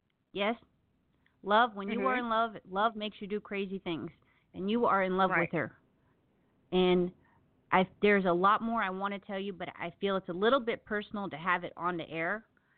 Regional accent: the South, United States; accent: Southern; that's where my Southern accent

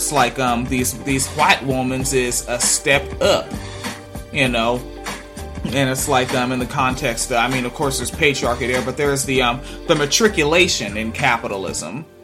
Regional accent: Washington, United States; That's like somebody called me a Washingtonian because I grew up in Washington State.

